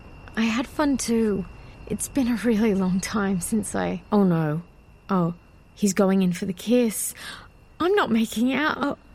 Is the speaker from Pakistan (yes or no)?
no; Australia; I was brought up in Australia. Parents are American, though.